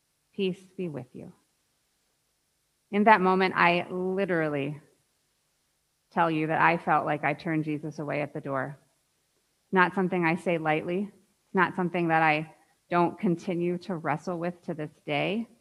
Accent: United States; I would never be a part of the community, precisely because I was from America, I was a white woman, and I was going home.

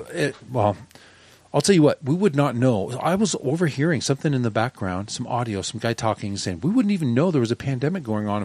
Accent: Scotland, United Kingdom; now in United States; I'm Scottish, and those guys were voting to stay in the European Union.

